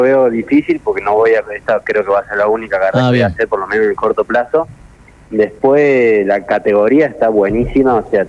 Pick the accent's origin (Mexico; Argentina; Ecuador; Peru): Argentina; Tierra del Fuego; estoy viajando mucho a Tierra del Fuego, que es de donde yo soy yo, de donde nací y tengo compromisos laborales